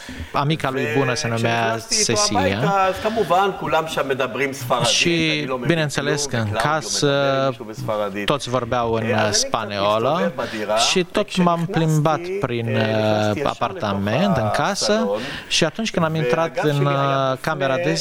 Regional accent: Israel; M-am născut în Israel, am crescut într-o familie iudaică tradițională.

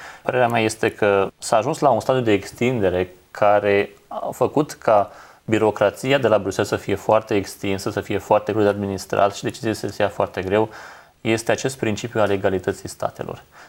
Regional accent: Romania; nu am niciun avantaj că intru în Schengen ca român

